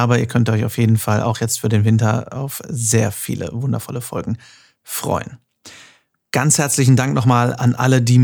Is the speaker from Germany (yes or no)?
yes; North Rhine-Westphalia, Germany; now in Düsseldorf, Germany; Und das, obwohl ich jetzt in Düsseldorf lebe. Aber diese Diskussion werde ich jetzt nicht auslösen. Ich bin Westfale, mir ist das relativ schnuppe.